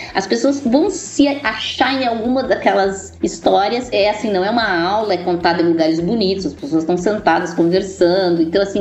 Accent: Rio Grande do Sul, Brazil; Quando eu tinha, assim, uns 10, 11 anos, eu morava, assim, numa região perto de Porto Alegre, eu sou do Rio Grande do Sul

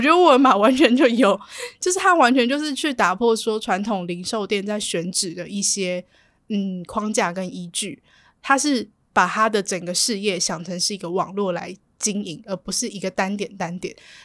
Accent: Taiwan; 可能我这个年纪嘛，或是作为台湾人来讲，

